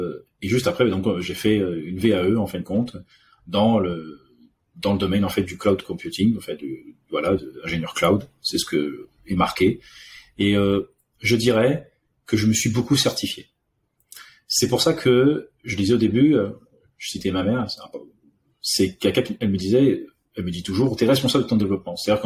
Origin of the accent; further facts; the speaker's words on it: Réunion; also born or lived in France; Je suis né en France, mais j'ai grandi à l'île de la Réunion. Mon père est indien et ma mère est perse.